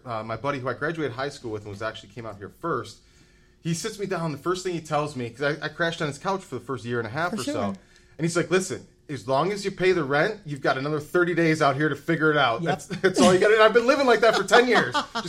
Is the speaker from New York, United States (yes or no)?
yes; Buffalo, New York, United States; And growing up in Buffalo, something like the arts and the careers in arts, it's so easy to slip through the cracks.